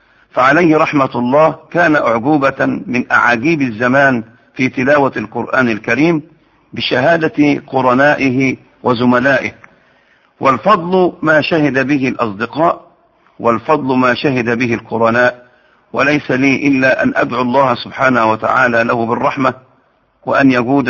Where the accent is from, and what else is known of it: Minyat Mahallat Damana, Dakahlia, Egypt; born or raised there